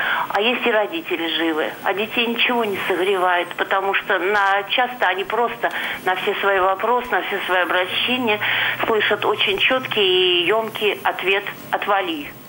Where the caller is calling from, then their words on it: Tula, Tula Oblast, Russia; Я дозвонилась из Тулы